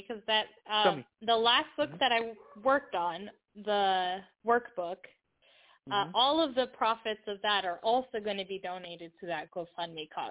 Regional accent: Florida, United States; I've seen snow a couple times, but I was born and raised in Florida, so it's not like I ever grew up in it.

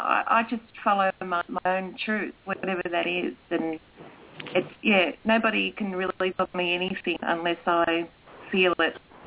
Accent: Australia; I'm Australian.

